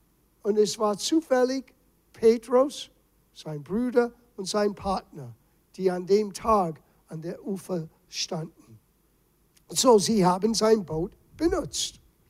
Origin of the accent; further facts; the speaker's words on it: East Coast, United States; German is a second language; ich bin aufgewachsen auf der Ostküste von Amerika.